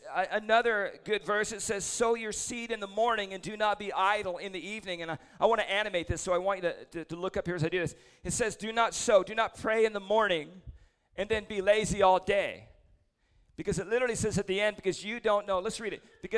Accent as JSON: {"language": "English", "region": "Idaho", "country": "United States", "tie": "born or raised there", "said": "I grew up in Idaho in a family church, extreme Pentecostals."}